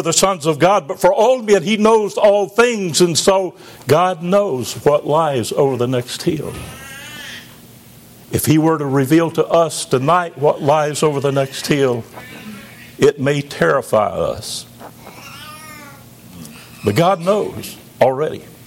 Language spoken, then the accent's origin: English; Georgia, United States; I live in North Georgia now, Northeast Georgia, but I grew up in South Georgia, and it's a world of a difference between North Georgia and South Georgia.